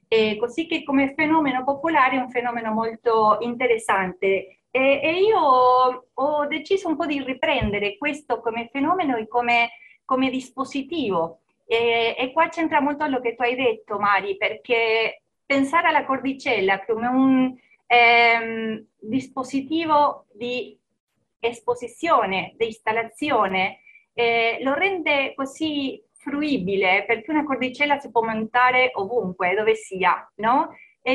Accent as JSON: {"language": "Italian", "country": "Argentina", "second_language": "Italian", "moved": "yes", "lives_now": "Pesaro, Italy", "said": "sono argentina, vivo in Italia da 5 anni e sono nella zona di Pesaro, nelle Marche."}